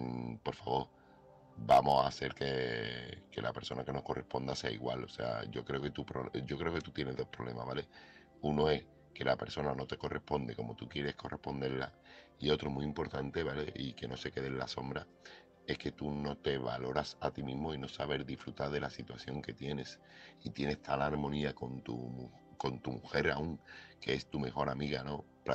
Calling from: Seville, Andalusia, Spain; corresponsal de Sevilla

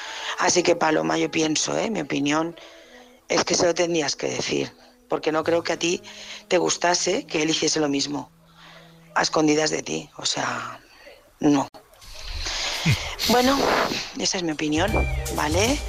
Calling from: Barcelona, Catalonia, Spain; de Barcelona

